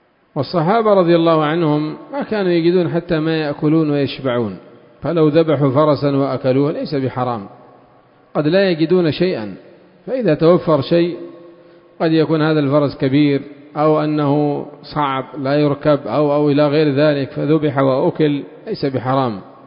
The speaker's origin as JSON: {"language": "Arabic", "country": "Yemen", "said": "وعندنا في اليمن الخيل للتصوير"}